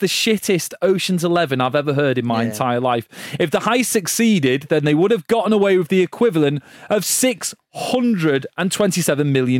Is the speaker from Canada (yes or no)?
no; London, United Kingdom; accent: London; Sorry to anyone that's offended at my London accent, but that's exactly how you talk.